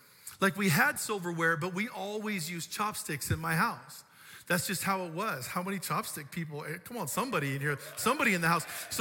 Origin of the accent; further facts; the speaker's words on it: Hawaii, United States; also born or lived in Oregon; I was born in Hawaii, and I grew up part of my life in Hawaii, and part of it in Oregon.